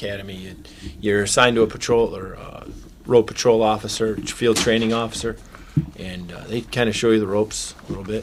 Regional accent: Dearborn Heights, Michigan, United States; Yeah, I was born in Dearborn Heights, Michigan. My mom and dad still live there. Went to high school at Divine Child in Dearborn. Went to college in Kalamazoo.

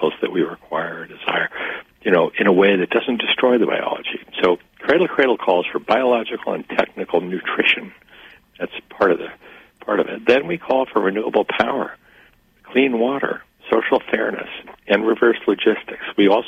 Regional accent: Japan; growing up in the Orient as a baby

